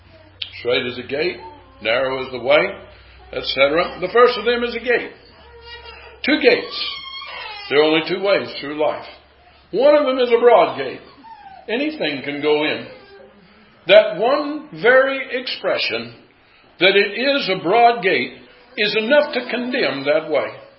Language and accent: English; Iowa, United States; I grew up in Iowa.